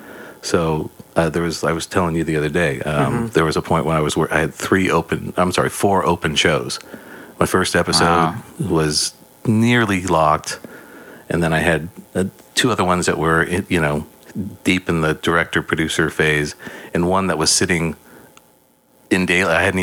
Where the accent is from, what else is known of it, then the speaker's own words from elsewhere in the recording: Sacramento, California, United States; also born or lived in Los Angeles, United States; base is Sacramento these days. I was in LA for 20 years, started a family in 2010 and moved back up to my hometown